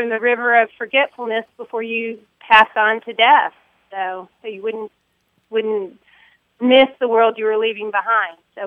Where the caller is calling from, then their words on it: Panama City, Florida, United States; I'm calling from Panama City, Florida.